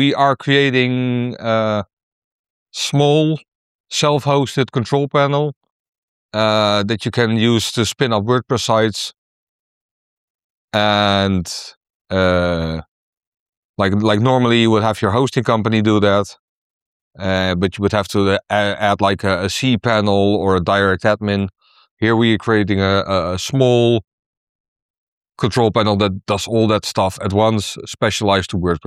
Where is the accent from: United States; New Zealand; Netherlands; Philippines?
Netherlands; I'm from the Netherlands.